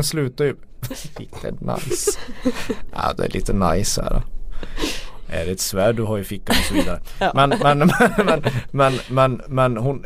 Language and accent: Swedish; Kiruna, Norrbotten County, Sweden; jag är ju uppvuxen i Kiruna. Jag känner mig hemma där, både med hur folk beter sig och klär sig.